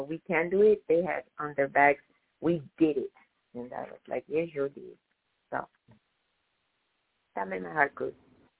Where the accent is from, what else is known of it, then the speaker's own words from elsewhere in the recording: California, United States; I said, I'm from the Bay Area. These ones know me.